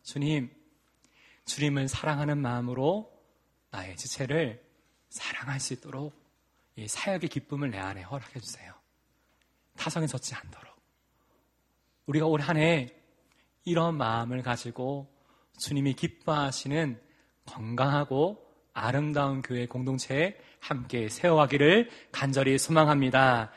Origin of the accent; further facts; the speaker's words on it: Busan, South Korea; 저도 이제 부산 사람이니까 저는 되게 작게 얘기했나 생각했는데 목소리가 커지더라고요.